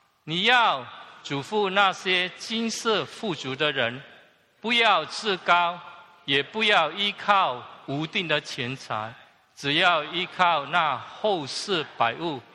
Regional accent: China; 我们中国人有句话说，有钱能使鬼推磨。

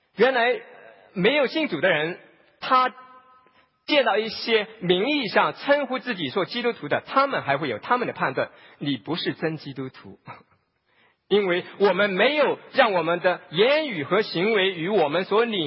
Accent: Taizhou, Jiangsu, China; 虽然我在中国大陆出生，有12年的时间都是在江苏泰州那个小城市当中啊，

